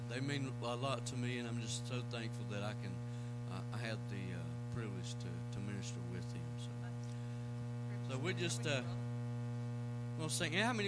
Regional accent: Troy, North Carolina, United States; I'm from Troy, North Carolina.

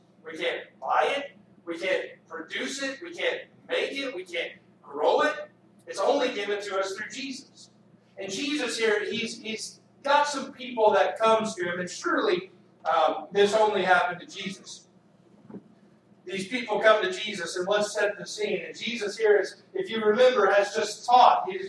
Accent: Texas, United States; growing up in Texas, you know, I like to tell people they breed us this size.

